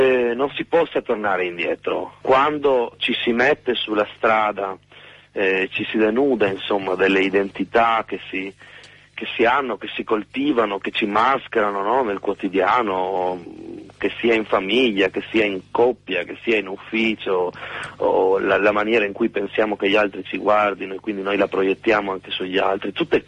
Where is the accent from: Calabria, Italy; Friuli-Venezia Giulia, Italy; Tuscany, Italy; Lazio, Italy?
Friuli-Venezia Giulia, Italy; Trieste; sono di Trieste, per cui noi abbiamo le montagne vicine, il Carso